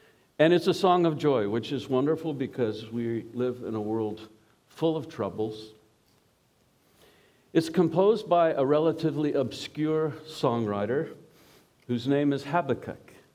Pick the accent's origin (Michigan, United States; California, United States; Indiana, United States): California, United States; accent: Californian; now in Cambridge, United Kingdom; We've lived in Cambridge for 13 years, but the accent is still Californian, which is where I grew up.